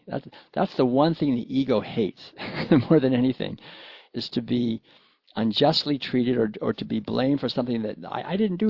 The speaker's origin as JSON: {"language": "English", "country": "United States", "said": "I was from the United States."}